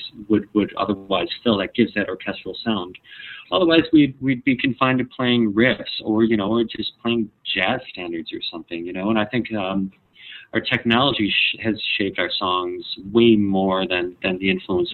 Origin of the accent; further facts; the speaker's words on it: Midwest, United States; We're sad. We're from the Midwest. We see a G, we go, gah, it's Giles.